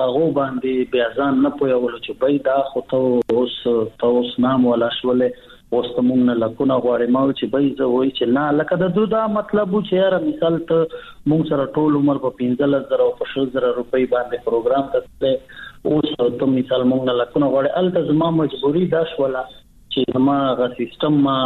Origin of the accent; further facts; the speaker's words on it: Bannu, Khyber Pakhtunkhwa, Pakistan; زه خو بیسیکلی د بنو یم په بنو کې پیدا شوی یم په بنو کې لوی شوی یم بنو زمونګه ابای علاقہ دا زمونږ دا پلار زمونږ دا نکنه جائیدادونه ټول بنو کې دي